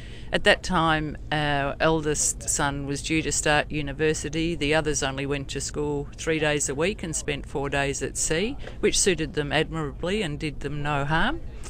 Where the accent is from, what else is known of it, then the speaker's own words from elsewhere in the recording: Black Rock, Victoria, Australia; I grew up in Black Rock, very similar to the Sorrento that we came to, with dirt roads, tea tree, beautiful beaches with no one on it.